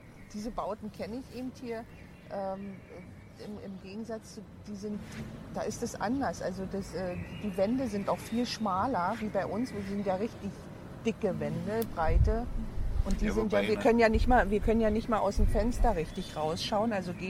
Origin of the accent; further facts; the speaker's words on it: Berlin, Germany; also born or lived in Munich; mein Vorteil war, dass ich eben Berlinerin bin. Also auch wenn ich 16 Jahre jetzt in München war, aber ich bin halt Berlinerin